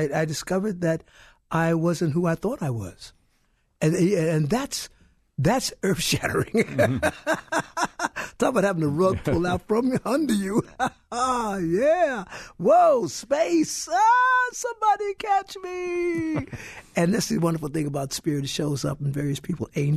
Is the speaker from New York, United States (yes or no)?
yes; Brooklyn, New York, United States; We could have been, because I grew up in Brooklyn.